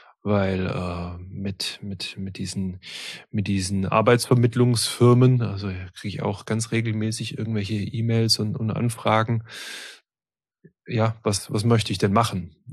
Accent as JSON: {"language": "German", "region": "Baden-Württemberg", "country": "Germany", "tie": "born there", "said": "ich komm selber auch aus dem Stuttgarter Raum gebürtig"}